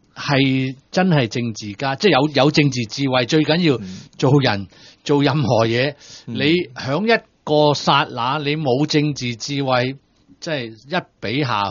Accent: Hong Kong; 即係我哋作為一個香港人咧，就最討厭見到呢啲事情發生

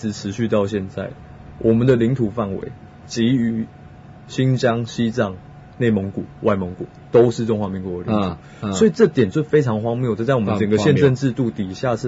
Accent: Hong Kong; 对啊，这一个我们香港人也有，比如说我在大陆工作

